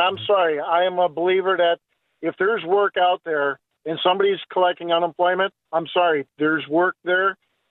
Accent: Sterling Heights, Michigan, United States; I'm from the Sterling Heights here. It's like a ghost town out here.

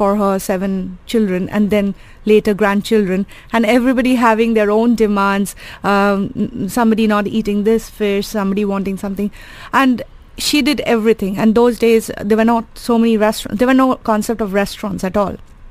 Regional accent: Kolkata, West Bengal, India; I grew up in Calcutta, and very typical Bengali parents.

